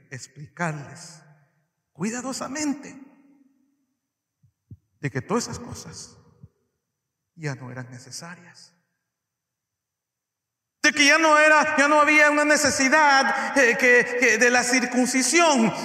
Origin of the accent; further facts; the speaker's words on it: El Salvador; born there; Yo nací en El Salvador y estoy muy contento, muy alegre de mi país, de las personas que viven en El Salvador.